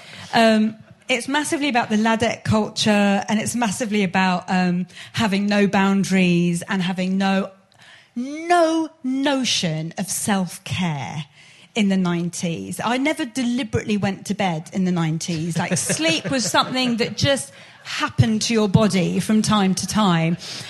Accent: United Kingdom; Because mostly I'm like, I'm as British as the rest of you.

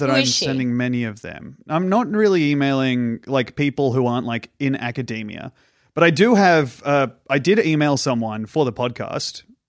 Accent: Australia; I'm an Australian comedian and mime.

